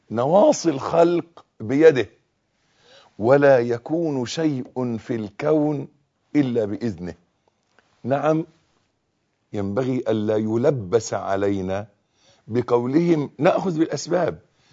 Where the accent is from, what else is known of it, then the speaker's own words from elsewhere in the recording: Egypt; accent: Egyptian; ودائما عندنا في لهجتنا المصرية معروف ان كلمة مولد ان يختلط الحابل بالنابل